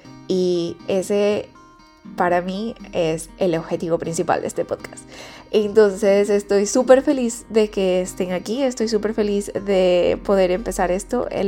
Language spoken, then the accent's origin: Spanish; Ecuador; moved away as an adult; also born or lived in United States / Brazil / Spain; soy de Ecuador. Tengo ya más o menos 3 años fuera de Ecuador y hace alrededor de unos 6 años decidí salir del país